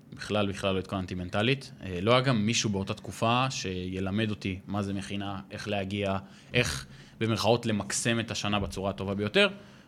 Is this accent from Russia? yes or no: no; Netanya, Central District, Israel; אני בא מנתניה